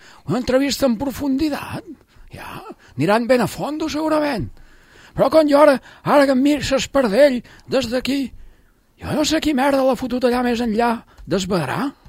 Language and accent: Spanish; Formentera, Balearic Islands, Spain; de Cana Martinenca, aquí de Formentera.